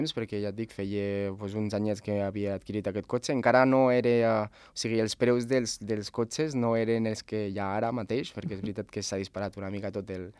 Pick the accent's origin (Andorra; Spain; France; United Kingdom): Andorra; Pas de la Casa, Encamp; jo sóc del Pas de la Casa, sóc un noi de sempre d'allà